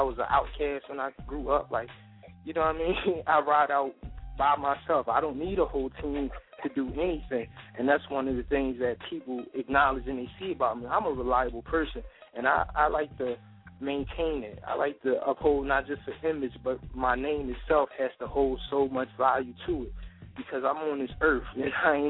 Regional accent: Philadelphia, Pennsylvania, United States; I'm born and raised in Philly. I don't think I could be anywhere else right about now.

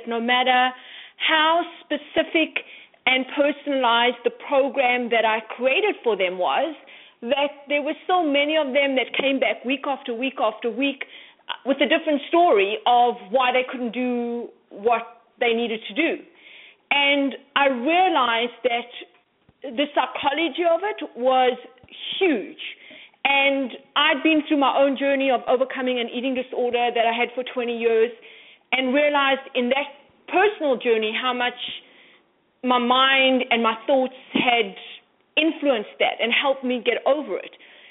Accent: South Africa; now in Canada; I played competitive tennis growing up in South Africa.

